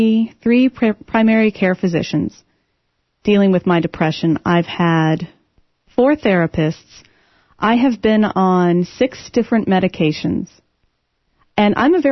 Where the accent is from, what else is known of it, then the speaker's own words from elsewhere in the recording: Austin, Texas, United States; Yes, I am. I'm from Austin.